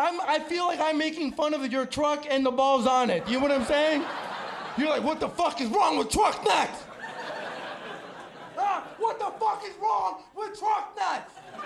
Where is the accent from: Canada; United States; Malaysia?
Canada; Alberta; also born or lived in El Salvador; I'm from El Salvador, yes! I'm from out there, right? But I grew up in Alberta